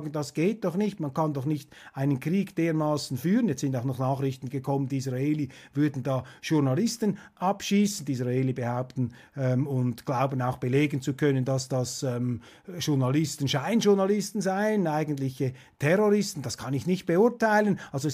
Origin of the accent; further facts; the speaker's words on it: Switzerland; Und ein zweiter bemerkenswerter Satz ist mir da als Schweizer natürlich auch noch aufgefallen